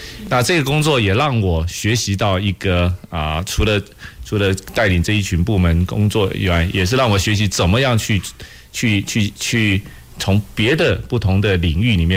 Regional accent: Taiwan; moved away as an adult; 因为台湾呢虽然是一个我熟悉的环境，我从小在那里长大一直念到大学

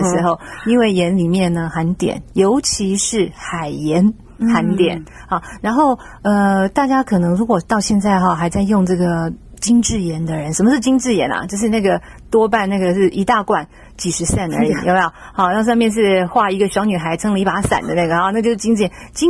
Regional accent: Taiwan; 我们台湾人把它叫黑糖，那个从中国来的朋友就会叫红糖

